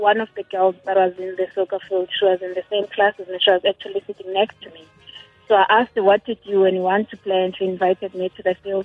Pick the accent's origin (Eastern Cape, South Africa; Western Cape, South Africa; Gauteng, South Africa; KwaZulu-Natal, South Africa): Eastern Cape, South Africa; Mdantsane; Originally, I'm from East London, from a township called Mdantsane.